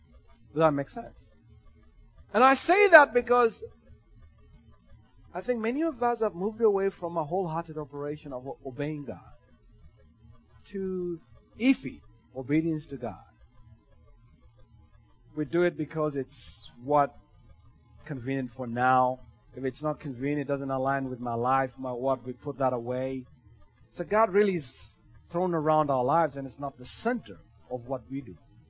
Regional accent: Kenya; I remember going to school, being Kenyan

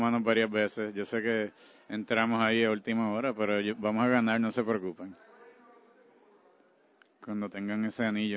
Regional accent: New York, United States; Es cierto, yo soy de Nueva York, así que yo le puedo ir a los Gigantes.

